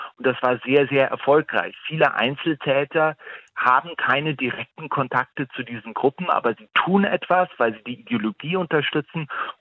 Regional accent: Bavaria, Germany; ich komme selber aus Bayern, ich kann mich noch sehr gut daran erinnern

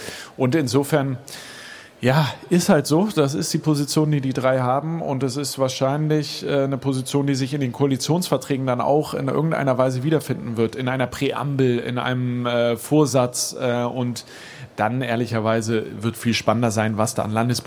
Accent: Hamburg, Germany; ich persönlich als Hamburger wäre natürlich für Franzbrötchen im Bordbistro

